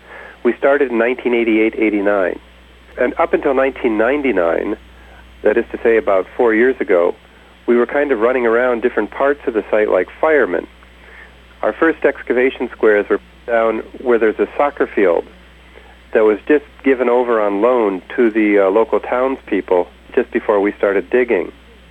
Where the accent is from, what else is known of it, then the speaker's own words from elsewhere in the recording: North Dakota, United States; if it were anywhere in my home state of North Dakota